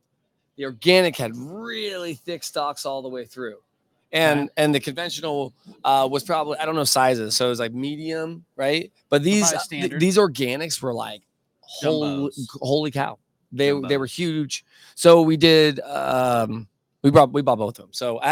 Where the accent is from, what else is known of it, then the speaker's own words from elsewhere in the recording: San Diego, California, United States; My hometown is San Diego, just so we're clear.